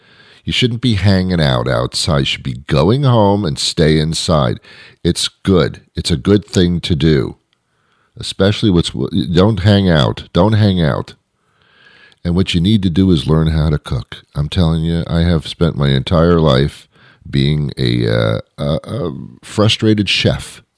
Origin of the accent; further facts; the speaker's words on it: East Coast, United States; But I'm not from California. I'm from the East Coast of the country.